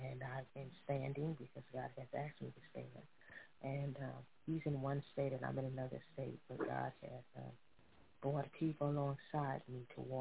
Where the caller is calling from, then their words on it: Decatur, Illinois, United States; I'm calling from Decatur, Illinois. How are you doing this evening, ma'am?